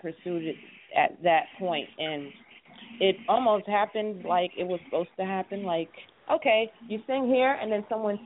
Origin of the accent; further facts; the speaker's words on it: Staten Island, New York, United States; because I'm from Staten Island, and I thought that I was going to be, like, the 10th female member